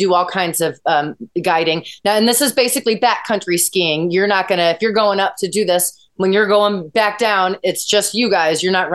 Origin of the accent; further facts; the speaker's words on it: St. Louis, Missouri, United States; Like I grew up in the Midwest in St. Louis, and we had like a makeshift mountain that they had.